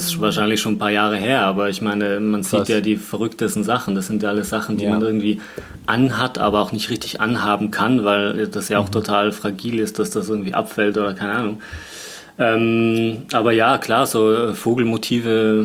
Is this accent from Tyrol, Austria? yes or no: yes; Tyrol, Austria; born or raised there